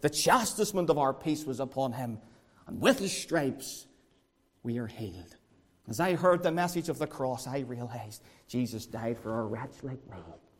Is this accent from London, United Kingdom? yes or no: no; Northern Ireland, United Kingdom; And sadly, growing up in the Donegal Road, I had no Christian influence whatsoever.